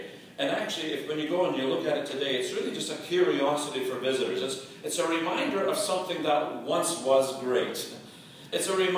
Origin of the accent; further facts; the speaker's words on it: Scotland, United Kingdom; born there; I was born in Scotland.